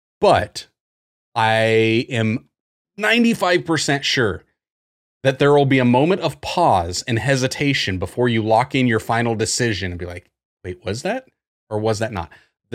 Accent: Iowa, United States; even though I'm from Iowa, I too would like to consider myself a Dr. Pepper purist.

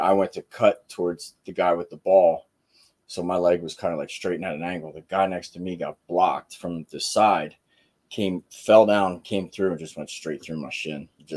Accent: Hatfield, Pennsylvania, United States; From Hatfield here, went to North Penn, graduated 03.

